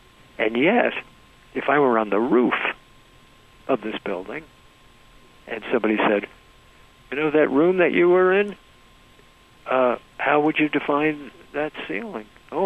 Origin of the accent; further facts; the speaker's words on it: United States; I'm an American, but I was always motivated by two principles, and that is philosophy and practicality.